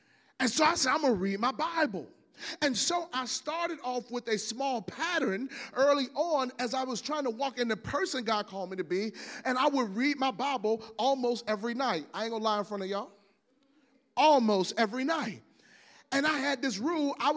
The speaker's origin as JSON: {"language": "English", "town": "Ivor", "region": "Virginia", "country": "United States", "tie": "born or raised there", "said": "I grew up in Ivor, Virginia, Southampton County, across the James River Bridge. Some of y'all ain't never been there. It's good peanuts and ham there, though."}